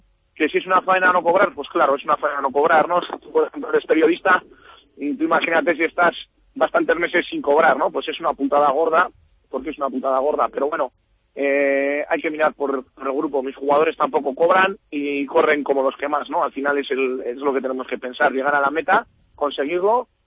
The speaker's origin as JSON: {"language": "Spanish", "region": "Basque Country", "country": "Spain", "said": "Al final, no soy de aquí, soy del País Vasco"}